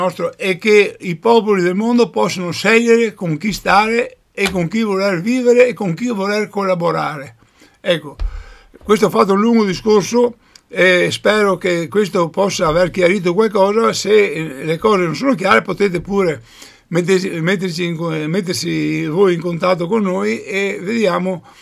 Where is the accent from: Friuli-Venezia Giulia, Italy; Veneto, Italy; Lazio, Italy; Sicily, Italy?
Veneto, Italy; Ecco, noi diciamo come Veneto, come Veneti, che vogliamo che gli accordi di Gasperi Gruber